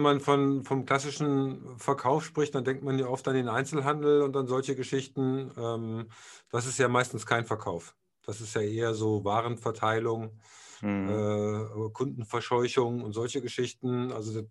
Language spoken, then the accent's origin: German; Eschweiler, North Rhine-Westphalia, Germany; Also ich bin ja in Aachen groß geworden